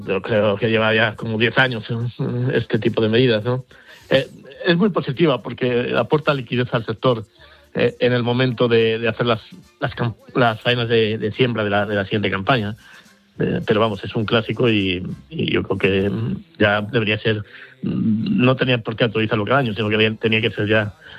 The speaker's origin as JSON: {"language": "Spanish", "region": "Castile and León", "country": "Spain", "said": "soy del Cerrato, pero ya sabes que por afinidad también soy de la Moraña. Hoy estoy en la Moraña."}